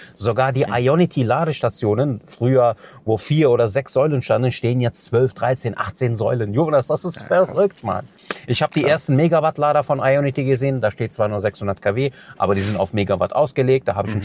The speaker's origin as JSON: {"language": "German", "town": "Cologne", "region": "North Rhine-Westphalia", "country": "Germany", "tie": "born or raised there", "said": "Aber zum Glück bin ich ja in Köln geboren und aufgewachsen, denn die Rheinländer, die sind ja auch so total so rheinländisch halt, ne?"}